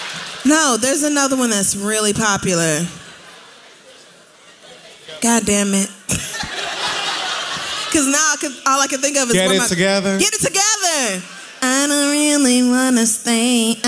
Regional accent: Southern United States, United States; I grew up in the Bible Belt. My mama was not having it, okay?

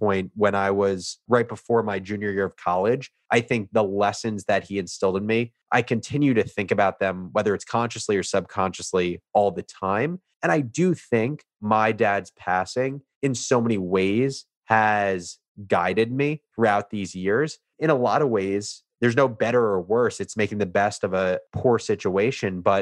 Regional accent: Livingston, New Jersey, United States; I grew up in New Jersey in the suburbs in Essex County, a town called Livingston.

